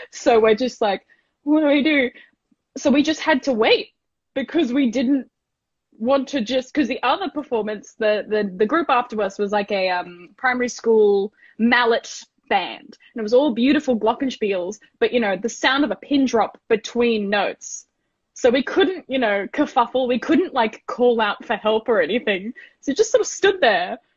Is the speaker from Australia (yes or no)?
yes; Gold Coast, Queensland, Australia; And I grew up on the Gold Coast as well.